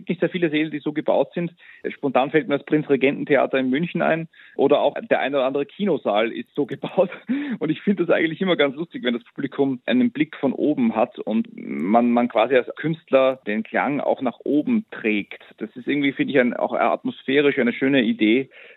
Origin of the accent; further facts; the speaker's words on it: Austria; auch in meiner Heimat rund um Wien